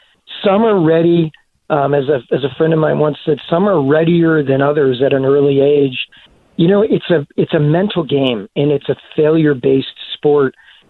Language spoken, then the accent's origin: English; Illinois, United States; I grew up in the North Side